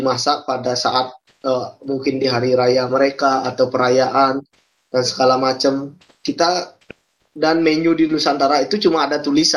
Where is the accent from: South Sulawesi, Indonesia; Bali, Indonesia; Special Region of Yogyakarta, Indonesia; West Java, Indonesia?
Bali, Indonesia; Payangan; Kalau saya sih asli Payangan, 20 menit dari Ubud ke arah utara. Jadi sebelum Kintamani itu ada Payangan namanya.